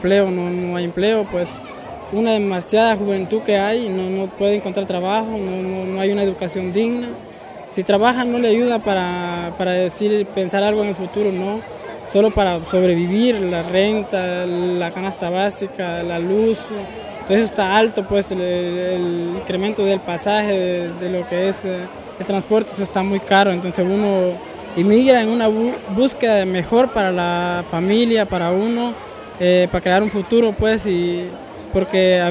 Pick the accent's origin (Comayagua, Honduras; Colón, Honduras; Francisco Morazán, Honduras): Colón, Honduras; vengo de Honduras, del departamento de Colón. Me vine por la situación que se está viviendo en nuestro país, Honduras